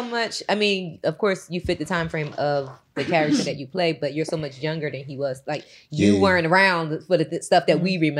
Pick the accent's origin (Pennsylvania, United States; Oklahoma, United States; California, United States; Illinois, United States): Pennsylvania, United States; Philadelphia; But so I'm from Mount Airy.